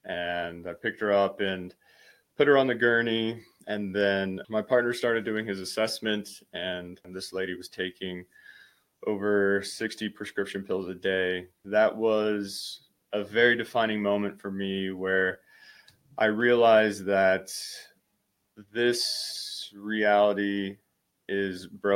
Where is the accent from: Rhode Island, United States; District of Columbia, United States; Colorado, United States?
Colorado, United States; So I grew up in Colorado. I've always had a knack for wanting to help people.